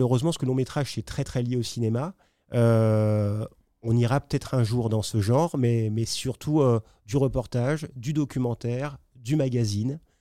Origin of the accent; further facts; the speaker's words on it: French Guiana, France; moi, je viens de Guyane, donc je viens de l'Outre-mer à la base.